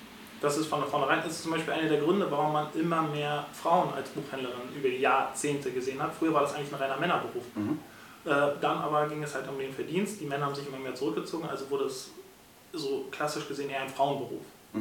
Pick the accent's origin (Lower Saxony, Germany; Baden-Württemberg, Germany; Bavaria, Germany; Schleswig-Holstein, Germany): Schleswig-Holstein, Germany; Lübeck; Ich bin gebürtiger Lübecker, 1981 hier im Marienkrankenhaus geboren.